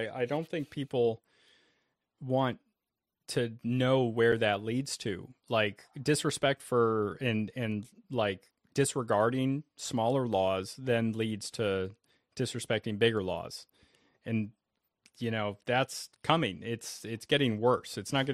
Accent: East Coast, United States; now in Seattle, United States; Like I'm from the East Coast, man.

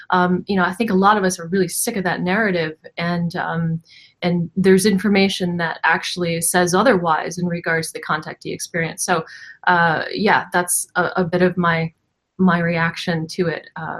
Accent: New England, United States; lived my life like a pretty normal person growing up in New England.

